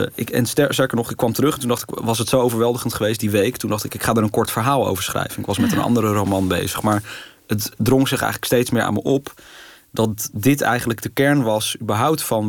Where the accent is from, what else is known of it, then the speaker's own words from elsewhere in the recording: The Hague, South Holland, Netherlands; want ik kom natuurlijk ook uit Den Haag.